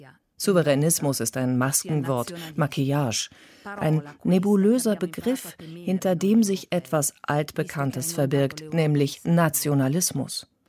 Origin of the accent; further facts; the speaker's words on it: Italy; Zum ersten Mal wurde mir klar, ich bin Europäerin. Nicht Italienerin, zumindest nicht nur, sondern Europäerin.